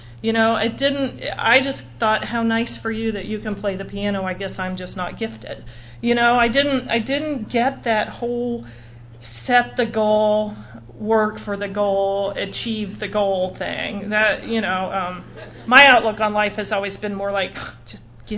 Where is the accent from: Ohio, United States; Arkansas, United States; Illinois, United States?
Ohio, United States; Oxford; I grew up in Oxford, Ohio, where that's Miami of Ohio.